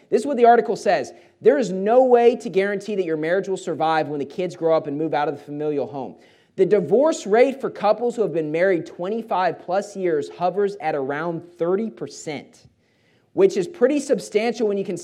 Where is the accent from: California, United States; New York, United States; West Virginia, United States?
West Virginia, United States; I was amazed by it growing up in West Virginia, how people could be married 20, 25, 30 years, and then they got divorced.